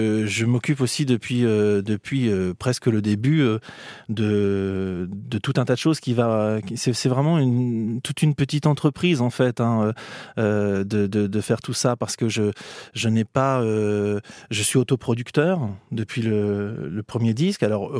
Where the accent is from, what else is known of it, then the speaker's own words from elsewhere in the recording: Limeray, Centre-Val de Loire, France; je suis originaire du 37 quand même. Je suis né à Limeray. Limeray, il n'y a pas de maternité, hein, cela dit. Hein. Je suis né à la maison.